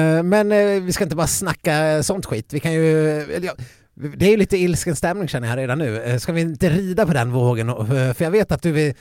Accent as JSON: {"language": "Swedish", "region": "Dalarna County", "country": "Sweden", "said": "många kallar ju mig som dalmas för norrlänning också."}